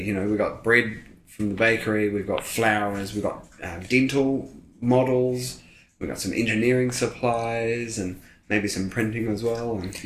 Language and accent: English; Careys Bay, Otago, New Zealand; So I grew up here out in Kerry's Bay on the West Harbour. went to school here, studied at Otago